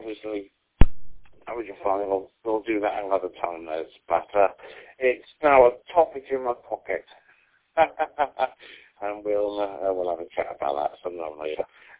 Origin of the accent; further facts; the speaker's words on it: United Kingdom; we've got to keep in it because we are British.